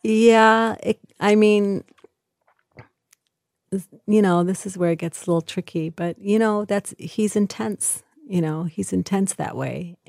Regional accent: Detroit, Michigan, United States; I'm a Jew from Detroit.

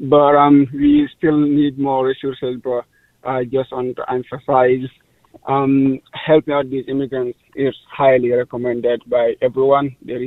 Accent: Guinea; I'm from Guinea

